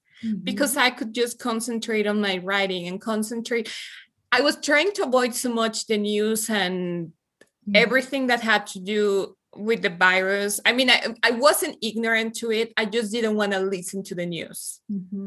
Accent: Mexico City, Mexico; Mexican telenovelas. I grew up in Mexico City.

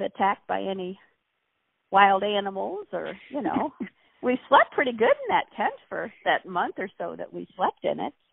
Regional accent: Canfield, Ohio, United States; also born or lived in Youngstown; I was born in Youngstown, Ohio. My parents had moved there from Marietta, well, quite a little while ago now. and we lived there for not too very long. My dad worked in a steel mill in Youngstown, but we eventually moved out to Canfield

